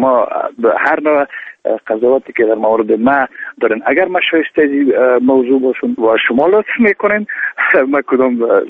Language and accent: Persian; Afghanistan; ما به عنوان یک افغان به عنوان کسی که در محل زندگی میکنم